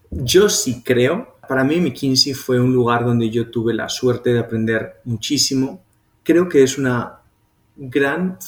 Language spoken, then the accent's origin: Spanish; Pamplona, Navarre, Spain; yo soy de Pamplona. Pamplona es una ciudad pequeñita que está al norte de España, cerquita de Francia, y que es conocida por los Sanfermines.